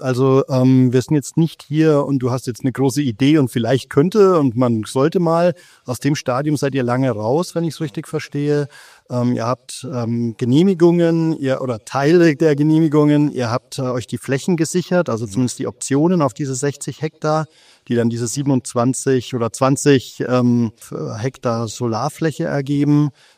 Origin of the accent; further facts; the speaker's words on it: Bavaria, Germany; ich komme aus Mainfranken, da gibt es Muschelkalk und auch jede Menge Steinbrüche